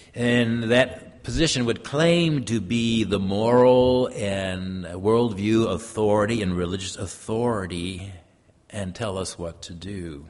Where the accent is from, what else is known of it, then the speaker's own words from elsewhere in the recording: Japan; I was raised in Japan, I grew up in Japan, I kind of understand the culture, and the language comes very naturally to me